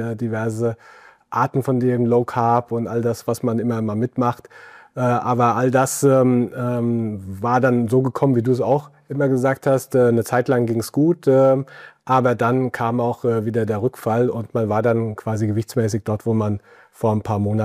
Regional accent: Munich, Bavaria, Germany; ich komme aus München

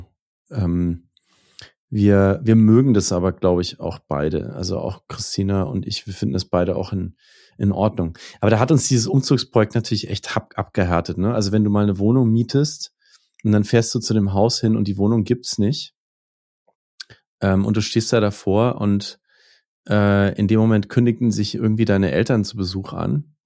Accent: Nuremberg, Bavaria, Germany; born or raised there

